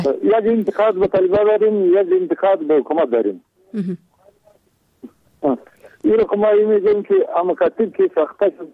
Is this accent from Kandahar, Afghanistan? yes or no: yes; Kandahar, Afghanistan; ما از کندهار هستیم